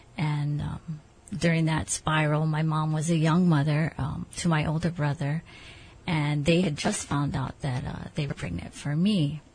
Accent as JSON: {"language": "English", "town": "Kailua", "region": "Hawaii", "country": "United States", "tie": "born or raised there", "said": "I grew up in Kailua, windward side of Oahu, Enchanted Lakes, with my grandparents."}